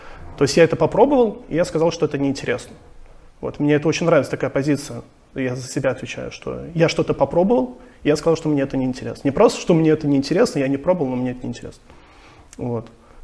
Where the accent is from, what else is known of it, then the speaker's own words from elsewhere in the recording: Moscow, Russia; Я родился в Москве